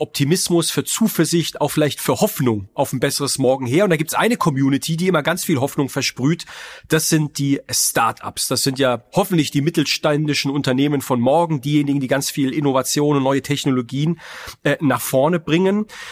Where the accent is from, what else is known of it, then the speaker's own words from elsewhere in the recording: Heidelberg, Baden-Württemberg, Germany; aus meiner Heimatregion in Heidelberg